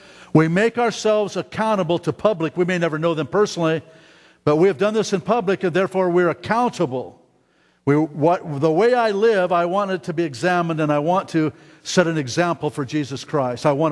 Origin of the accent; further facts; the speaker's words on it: Chicago, Illinois, United States; I'm from Chicago, you know